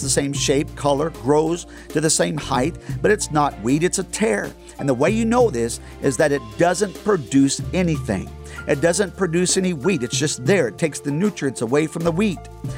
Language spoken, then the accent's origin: English; California, United States; I was born and raised in California. We had some strawberry plants in our backyard